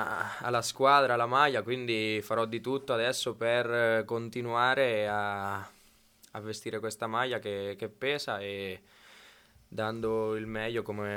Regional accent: Castel Raimondo, Marche, Italy; Sì, sono marchigiano, sono di Castel Raimondo, della provincia di Macerata, vicino a Camerino

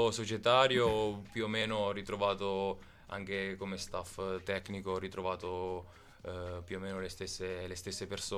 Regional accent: Ascoli Piceno, Marche, Italy; nella mia città natale ad Ascoli, ho giocato lì, ho fatto il settore giovanile, e poi per passare andare a Giulianova, dove diciamo sono tra virgolette diventato grande.

